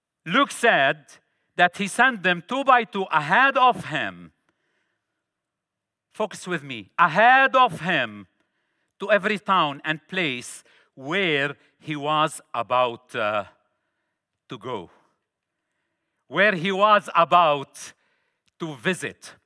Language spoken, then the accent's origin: English; Lebanon; I used to live and grow up in Lebanon. I'm originally from Lebanon.